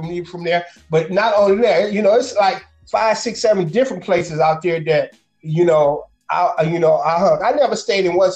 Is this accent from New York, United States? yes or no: yes; New York, United States; it didn't matter if I came from the West Side, New York, and then came out there. But it was just not just Southwest Detroit.